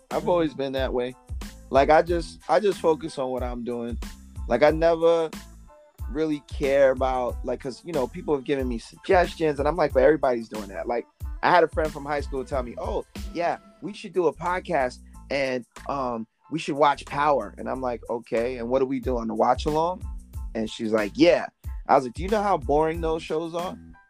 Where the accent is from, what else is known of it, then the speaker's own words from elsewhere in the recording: United States; Like, okay, of course, because I'm American, 98% of my listens come from the U.S.